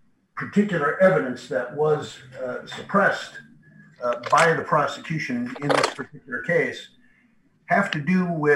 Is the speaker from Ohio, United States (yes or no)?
yes; Dayton, Ohio, United States; I'm from Dayton, Ohio